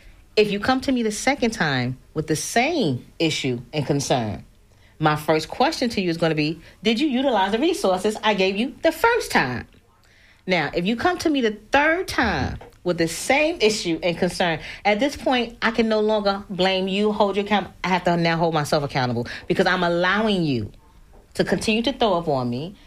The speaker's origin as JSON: {"language": "English", "region": "New York", "country": "United States", "said": "Now, I'm from New York."}